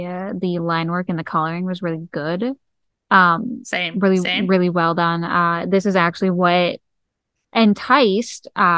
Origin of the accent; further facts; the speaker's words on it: Kentucky, United States; But I'm from Kentucky, so